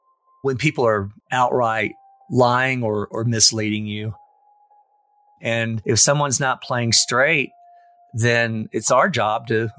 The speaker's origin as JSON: {"language": "English", "region": "North Carolina", "country": "United States", "tie": "born or raised there", "also_born_or_lived": "Louisiana / Dallas", "lives_now": "Aspen, United States", "said": "I grew up in North Carolina and Louisiana, but I moved to Aspen from Dallas, where I was working at the Dallas Business Journal."}